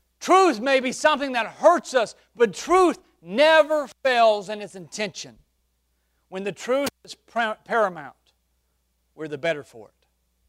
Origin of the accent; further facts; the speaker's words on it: Alabama, United States; I said, I'm from South Alabama. That won't be a problem.